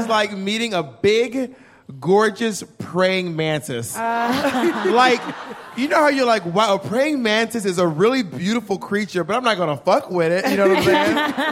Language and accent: English; Atlanta, Georgia, United States; I've been traveling. I am from Atlanta, Georgia.